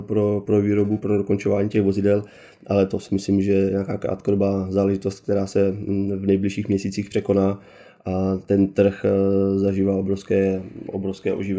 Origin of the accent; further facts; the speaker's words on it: Brno, South Moravian Region, Czechia; když jsme z Brna, pocházíme z Brna.